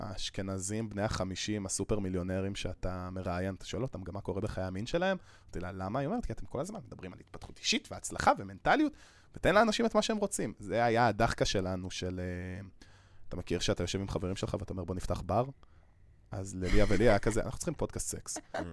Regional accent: Holon, Tel Aviv District, Israel; אני בן 23, ליה גם בת 23, אני מחולון

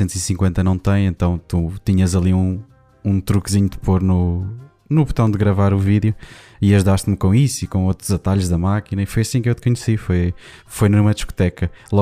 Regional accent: Lisbon, Portugal; Éramos de Lisboa, ou eu sou de Lisboa

